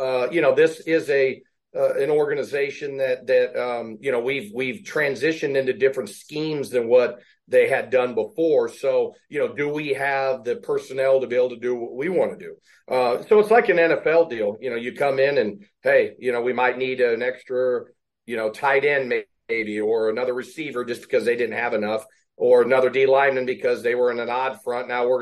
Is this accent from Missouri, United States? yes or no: yes; Kansas City, Missouri, United States; I grew up in Kansas City.